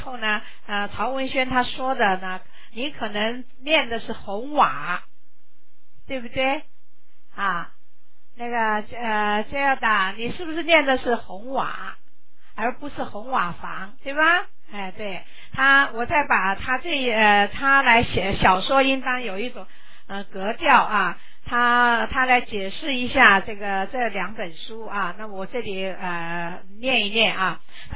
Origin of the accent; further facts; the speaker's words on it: Changzhou, Jiangsu, China; 因为我出生，我是江苏，我也是江苏人，他是盐城，我是江苏常州啊，常州的人